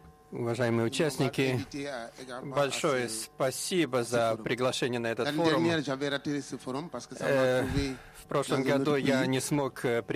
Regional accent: Senegal; я из Сенегала.

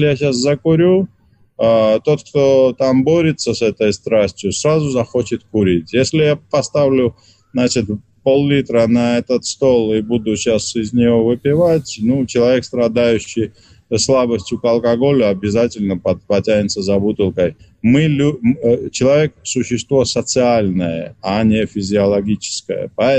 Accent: Georgia; я как православный христианин, грузин, традиционалист, любящий очень Россию, русскую культуру

